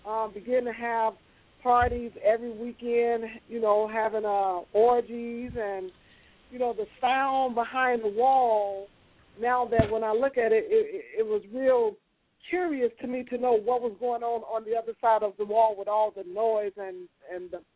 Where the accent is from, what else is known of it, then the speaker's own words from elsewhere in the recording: Chicago, Illinois, United States; I grew up here in Chicago on the West Side.